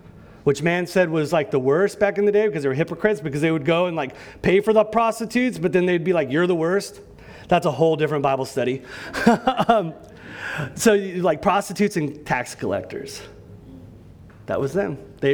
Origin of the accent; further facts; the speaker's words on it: California, United States; When we think California, and I can say this because I'm from California, but we think California has bad taxes.